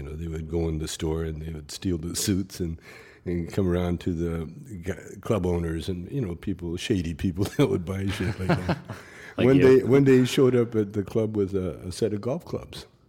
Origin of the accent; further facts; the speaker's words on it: Calgary, Alberta, Canada; Yeah, I used to dance when I was a kid, you know, growing up in Calgary.